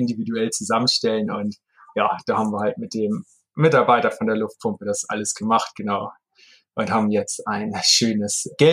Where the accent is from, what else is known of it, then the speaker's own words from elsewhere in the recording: Heide, Schleswig-Holstein, Germany; born there; in meiner Geburtsstadt in Heide in Schleswig-Holstein